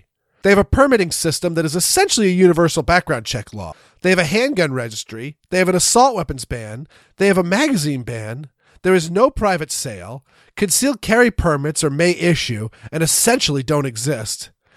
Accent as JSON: {"language": "English", "region": "Maine", "country": "United States", "tie": "born or raised there", "said": "Gee, growing up in Maine, we had some great fireworks."}